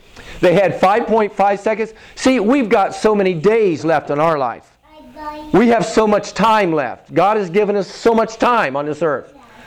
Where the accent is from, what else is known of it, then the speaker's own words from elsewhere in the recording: Brookville, Indiana, United States; born there; I was born in Brookville, Indiana, near Indianapolis, but I never lived there. But I'm a Hoosier as far as birth.